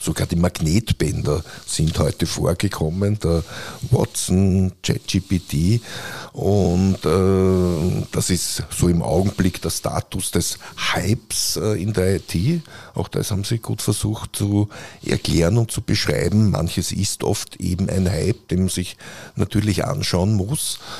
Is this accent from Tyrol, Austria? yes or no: no; Hütteldorf, Vienna, Austria; Nein, ich bin aus Hütteldorf.